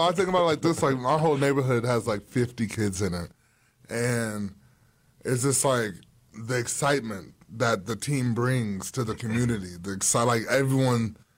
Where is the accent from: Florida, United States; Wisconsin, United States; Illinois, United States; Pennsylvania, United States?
Wisconsin, United States; Milwaukee; Like, I'm from Milwaukee, so I grew up a Packer fan, but my whole life growing up, we were good.